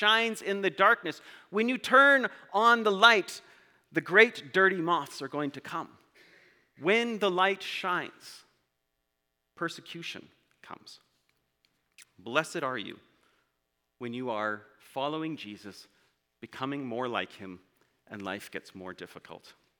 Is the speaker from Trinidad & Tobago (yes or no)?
no; Edmonton, Alberta, Canada; because I'm from Edmonton.